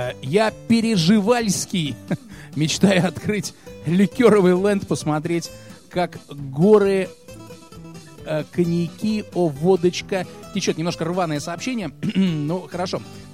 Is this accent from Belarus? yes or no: yes; Belarus; Я мужик белорус, пан сахи и косы.